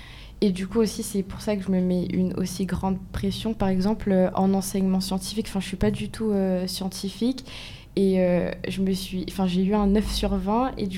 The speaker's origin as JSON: {"language": "French", "country": "Mayotte", "tie": "born or raised there", "said": "Moi, je suis née à Mayotte et jusqu'à la seconde, j'ai fait ma scolarité là-bas."}